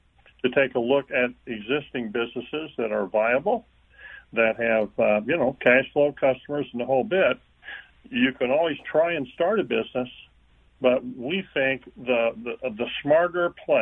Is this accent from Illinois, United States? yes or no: yes; Illinois, United States; I'm from East Central Illinois